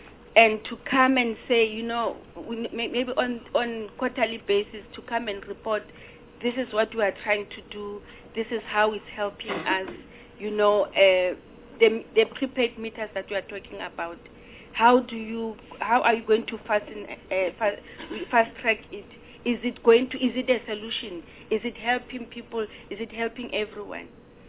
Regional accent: Welkom, Free State, South Africa; I'm from Machabeng, Kohaikiko, Velkom.

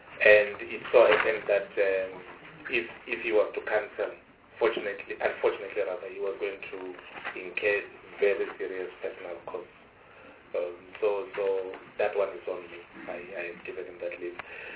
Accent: South Africa; says Limpopo. It's not true. I am from South Africa.

